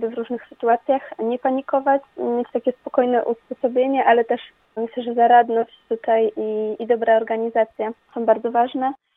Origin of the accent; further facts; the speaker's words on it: Greater Poland Voivodeship, Poland; now in Poznań, Poland; Pochodzę tutaj z diecezji kaliskiej, natomiast od kilku lat już mieszkam w Poznaniu.